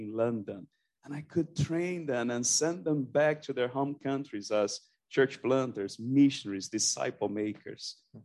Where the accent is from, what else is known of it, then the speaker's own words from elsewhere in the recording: Brazil; English is a second language; moved away as an adult; So I'm from Brazil. I'm from Brazil. And I came here for the first time in December 2003. As an international student